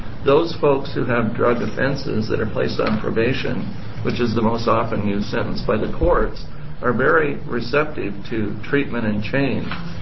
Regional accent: Oregon, United States; I'm from Yamhill County.

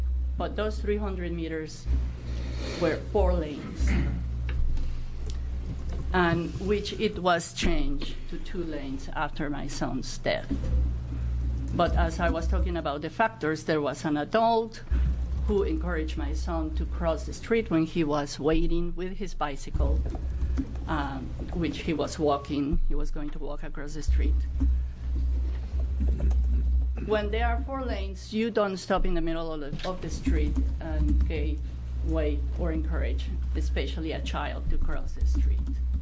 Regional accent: Eugene, Oregon, United States; Yes, I am from Lane County, Eugene

